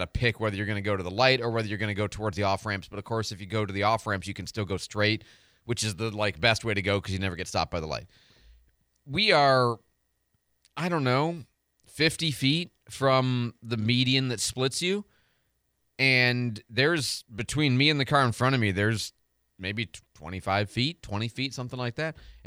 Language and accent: English; Chicago, Illinois, United States; and, look, I grew up in Chicago. I mean, I know how to drive aggressively, okay, safely, quickly, right?